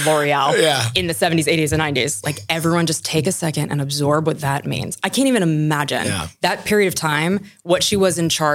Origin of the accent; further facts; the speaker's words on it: Germany; so I grew up in Germany and the commercials